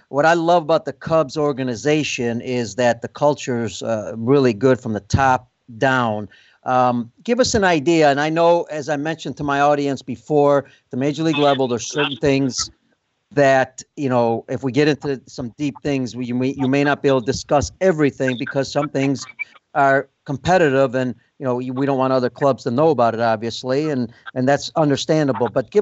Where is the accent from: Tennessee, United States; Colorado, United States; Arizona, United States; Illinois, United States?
Illinois, United States; Chicago; Of course, I'm biased being from Chicago and having a paisano on the show, another Italian, that makes me even more proud.